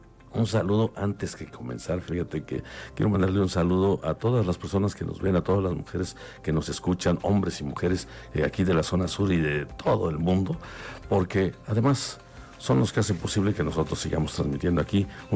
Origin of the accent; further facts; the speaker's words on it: Zacatepec, Morelos, Mexico; Primera, porque somos de Zacatepec.